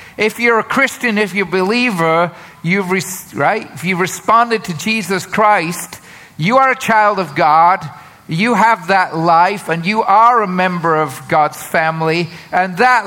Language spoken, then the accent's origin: English; England, United Kingdom; moved away as an adult; also born or lived in United States; I was born and raised in England, UK. When I was in my early 20s, I moved from England. The first time I left England, I went directly to Chicago and began graduate studies.